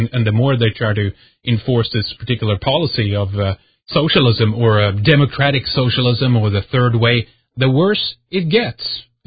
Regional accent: Sweden; English is a second language; I'm born and raised in Sweden.

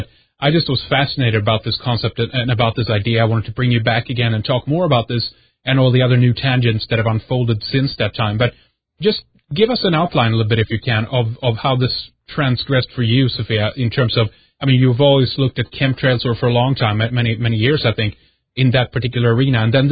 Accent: Sweden; from Sweden

